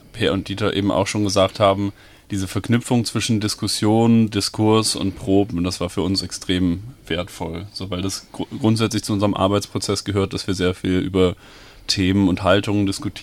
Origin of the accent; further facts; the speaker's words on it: Brazil; Ich bin in Brasilien aufgewachsen und war jetzt viel da in den letzten Jahren